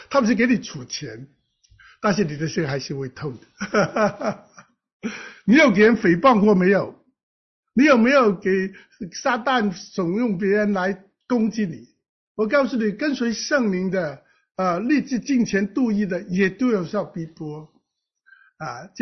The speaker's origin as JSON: {"language": "Chinese", "country": "Hong Kong", "said": "我是香港人，香港是个功利主义，然后我们香港是崇拜有能者居之啊"}